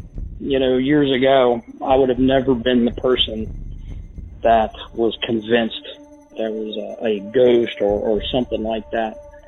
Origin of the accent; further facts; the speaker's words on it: United States; And I grew up in Claremont County.